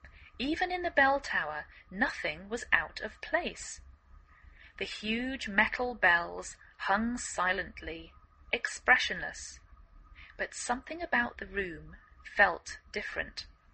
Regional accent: England, United Kingdom; now in United States; I'm English, I live in the northwest of the United States.

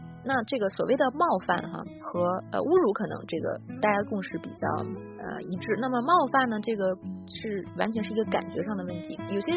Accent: China; 因为呢作为中国人通常能比较了解，因为我们可能会犯共同的错误

